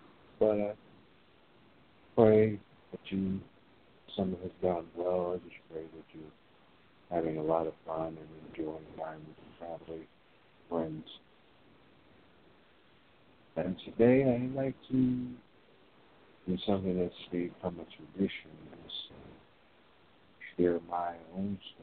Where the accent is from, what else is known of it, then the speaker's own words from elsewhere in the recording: Brooklyn, New York, United States; I was raised in Brooklyn mostly. I moved there when I was 9 years old. I grew up there. I was raised there, educated there.